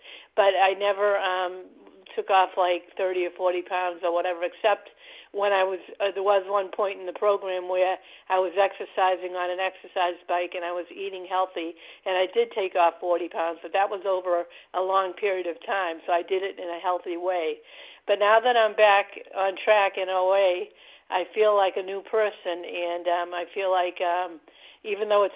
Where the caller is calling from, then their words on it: Massachusetts, United States; from Massachusetts.